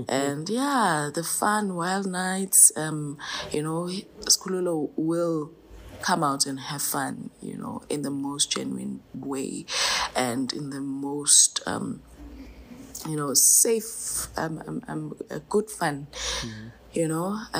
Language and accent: English; Eswatini; the long silent drives to Eswatini when he discovered that I was from Eswatini, and our friendship grew.